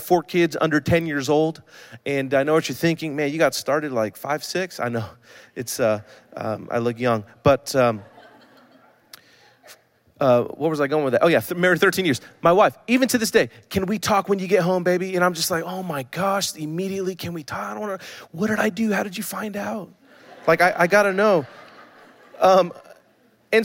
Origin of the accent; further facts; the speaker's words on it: San Francisco, California, United States; So I grew up in the Tenderloin District. Like, all my best friends are in the Tenderloin. My life is in the Tenderloin.